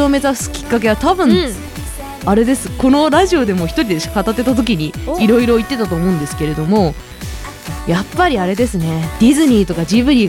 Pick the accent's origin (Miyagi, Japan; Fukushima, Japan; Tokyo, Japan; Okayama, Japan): Fukushima, Japan; リクエスト地元が一緒なんですよ